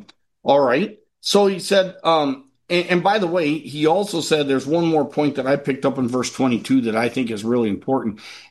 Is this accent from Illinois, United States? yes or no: yes; Kankakee, Illinois, United States; born there; also born or lived in Nigeria; So I was born in Kankakee. And then when I was 6 months old, my dad took our family to Nigeria.